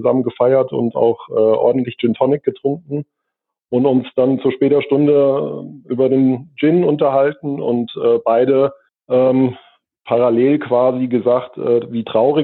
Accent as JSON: {"language": "German", "town": "Pohlheim", "region": "Hesse", "country": "Germany", "said": "Ich komme auch aus der Nähe von Gießen, aus Polheim, bin Baujahr 81"}